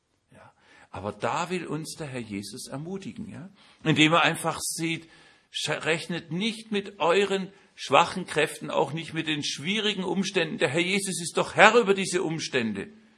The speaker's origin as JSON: {"language": "German", "region": "Baden-Württemberg", "country": "Germany", "said": "Aber bei uns in Baden-Württemberg ist inzwischen auch ein sehr steiniger Boden."}